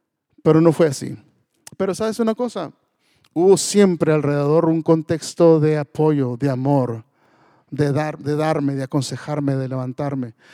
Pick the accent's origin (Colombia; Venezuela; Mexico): Mexico; Torreón, Coahuila; yo nací en Torreón, en Coahuila, ya estoy aquí. O sea, vivía en un rancho, vivía en una contexto muy, muy, muy agricultor. Y todas las familias allí se dedicaban a la siembra y cosecha de algodón.